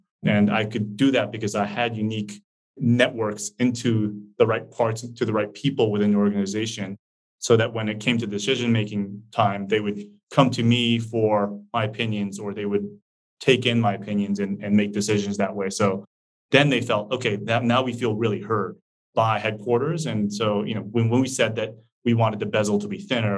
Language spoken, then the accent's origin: English; Japan; I'm from Japan, but working in Sony France, to bring unique value in my initial days.